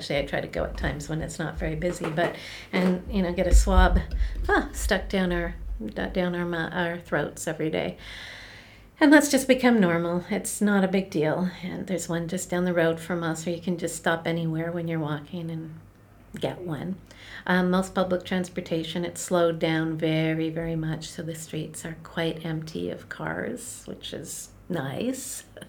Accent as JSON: {"language": "English", "country": "Canada", "said": "Donna's American, I'm Canadian"}